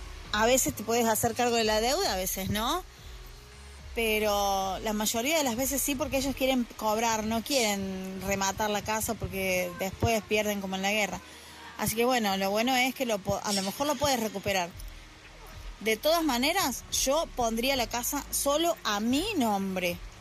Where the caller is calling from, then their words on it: Argentina; desde Argentina